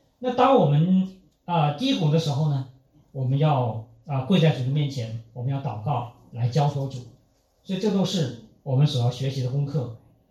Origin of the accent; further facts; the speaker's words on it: Northeast China, China; 你像我们老家东北哈，那我从小到大，我没有见到我父母长辈他们种地的时候是一边流泪一边去撒种的